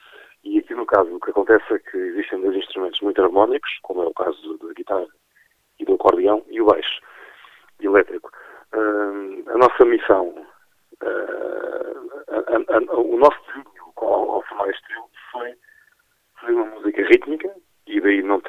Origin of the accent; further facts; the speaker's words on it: Portugal; uma música que estivesse muito próxima do nosso universo musical enquanto portugueses